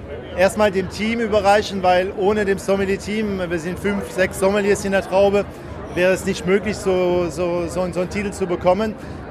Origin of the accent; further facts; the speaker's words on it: France; Selbstverständlich. Als Franzose, Champagner, das ist höchste der Gefühle.